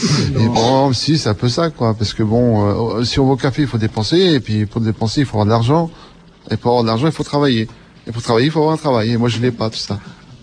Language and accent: French; Pont-à-Mousson, Grand Est, France; born there; now in Mont-Saint-Martin, France; Je suis né de Pont-à-Mousson. J'ai déménagé à la boîte à poulet. Et depuis, je suis pas reparti, je suis resté ici